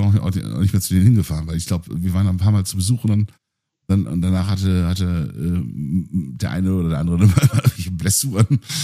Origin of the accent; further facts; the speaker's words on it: Turkey; Ich bin selber Türke. Nur mal so erwähnt.